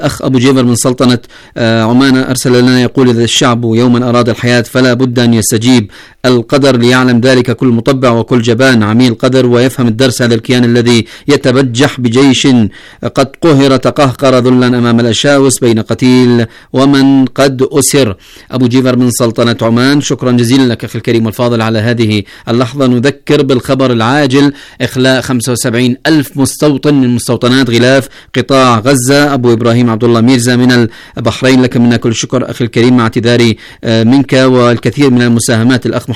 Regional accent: Sanaa, Amanat Al Asimah, Yemen; نحن من صنعاء نعلن دعمنا ومساندة المقاومة الفلسطينية بكل قوة.

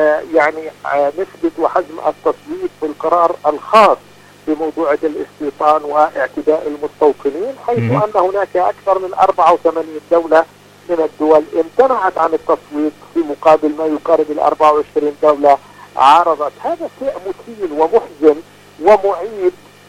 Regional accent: Palestine; لما نمر به كفلسطينيين.

